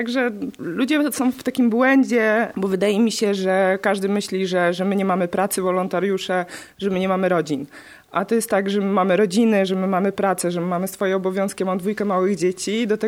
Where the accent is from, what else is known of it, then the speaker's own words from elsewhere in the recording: Dzierzgoń, Pomeranian Voivodeship, Poland; pochodzę z Dzierzgonia, prowadzę dom tymczasowy dla kotów.